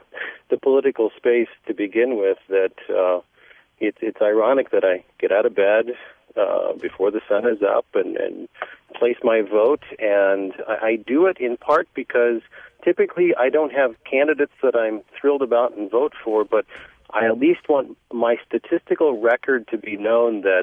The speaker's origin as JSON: {"language": "English", "region": "Midwest", "country": "United States", "tie": "born or raised there", "said": "I grew up in the Midwest. We had a state. We didn't have a Commonwealth."}